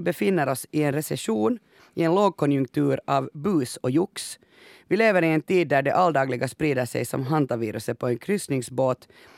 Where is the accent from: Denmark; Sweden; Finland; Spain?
Finland; Men vi är ju finlandssvenskar med Janne.